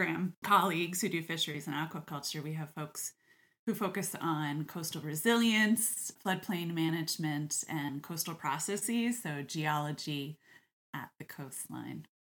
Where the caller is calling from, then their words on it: Barnstable, Massachusetts, United States; I am calling in from Barnstable, Massachusetts, which is out on Cape Cod.